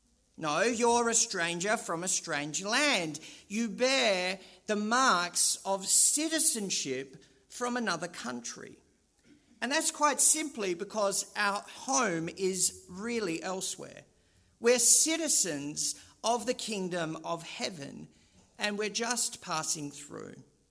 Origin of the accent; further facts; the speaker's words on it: Australia; now in Europe; as an Australian living in Europe, as soon as you start to speak, you'll usually hear the sentence, "You're not from around here, are you?" As an Aussie abroad